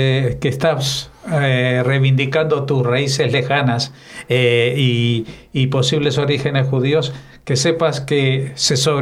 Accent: Argentina; born there; moved away as an adult; also born or lived in Israel; Yo nací en Argentina y me fui con 18 años a vivir a Israel.

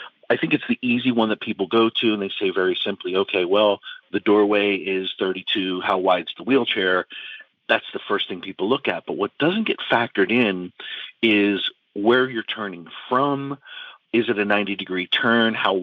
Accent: Pennsylvania, United States; And I'm born and raised in the Northeast. I'm right outside of Philadelphia.

